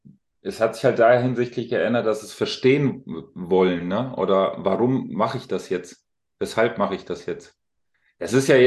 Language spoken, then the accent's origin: German; Alzenau, Bavaria, Germany; born there; Ist Unterfranken, ja.